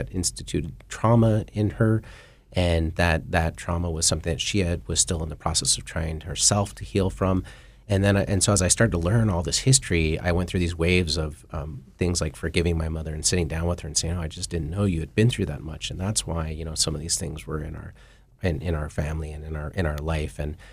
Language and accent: English; Vashenko, Alaska, United States; And, for myself, I grew up in Vashenko, which is a Gwich'in village, 100 or so miles north of Fairbanks. I'm one of the few people who can say I moved south to Fairbanks for warmer weather.